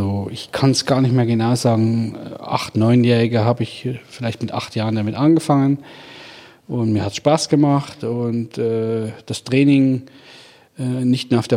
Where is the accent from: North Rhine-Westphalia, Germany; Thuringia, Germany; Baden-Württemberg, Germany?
Thuringia, Germany; Friedrichroda; da wo ich herkomme, aus einem kleinen Dorf mit 5.000, 6.000 Einwohnern seinerzeit